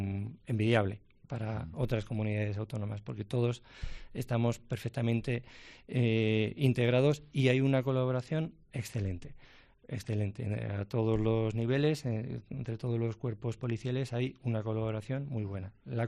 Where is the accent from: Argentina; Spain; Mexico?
Spain; Navarre; echaba de menos mi tierra, pero allí también había muchos navarros